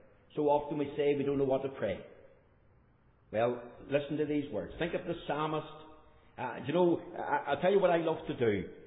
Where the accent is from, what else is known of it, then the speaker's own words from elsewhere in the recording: Northern Ireland, United Kingdom; I come from Northern Ireland. I'm not an inbred Australian or a person from Tassieland here.